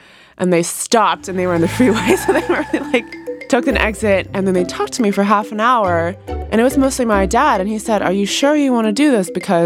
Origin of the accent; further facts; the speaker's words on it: Los Angeles, California, United States; I grew up in Chinatown, Los Angeles. My parents definitely are very entrepreneurial. They're both from Hong Kong, they're immigrants, and they came to Los Angeles to start a new life.